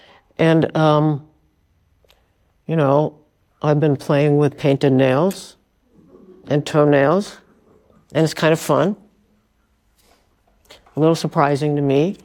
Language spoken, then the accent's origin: English; Brooklyn, New York, United States; I grew up in Brooklyn.